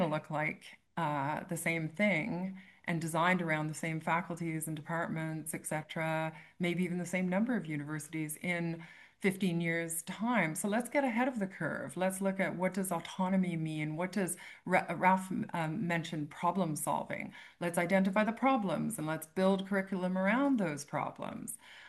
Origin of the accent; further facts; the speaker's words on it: Canada; moved away; I was away from Canada for 21 years and I came back, and it's wonderful to be back.